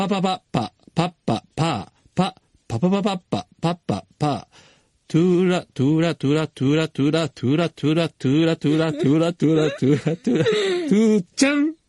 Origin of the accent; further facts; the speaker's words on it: Funabashi, Chiba, Japan; 千葉県船橋から参りました